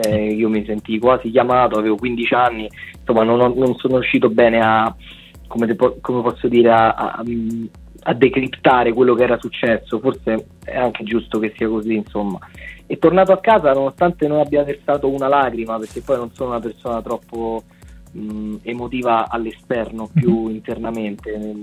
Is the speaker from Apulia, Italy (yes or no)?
no; Rome, Lazio, Italy; Io sono di Roma, quindi nel territorio laziale abbiamo fatto dei live